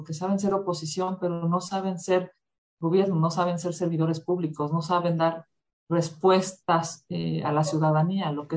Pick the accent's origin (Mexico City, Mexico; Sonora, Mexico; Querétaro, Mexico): Mexico City, Mexico; Yo soy de aquí de la Ciudad de México y llevo más de 20 años haciendo política